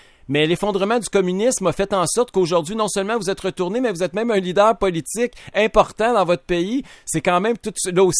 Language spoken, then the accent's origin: French; Quebec, Canada; moi, je suis content en tant que Québécois pour le hockey, pour la ville de Québec